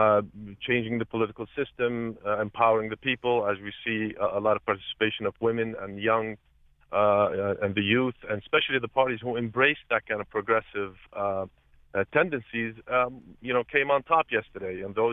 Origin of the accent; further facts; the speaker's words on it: Mata, Tunisia; I was born and raised in Tunisia, specifically in the city of Mata